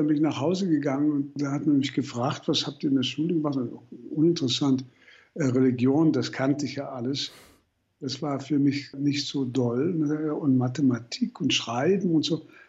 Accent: Berlin, Germany; Meine Kindheit in Berlin war eigentlich auch interessant.

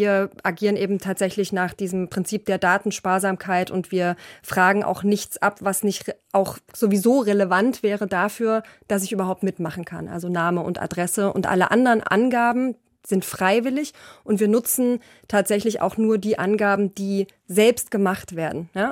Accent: East Germany, Germany; moved away; Also wenn man so als Ossi 1990 auf die Schwäbische Alb kommt

